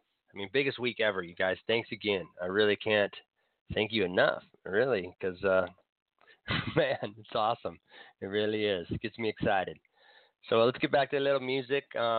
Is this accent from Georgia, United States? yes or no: no; Tahoe, California, United States; You know, I grew up in Tahoe. So when you hit Folsom, it's Sacramento.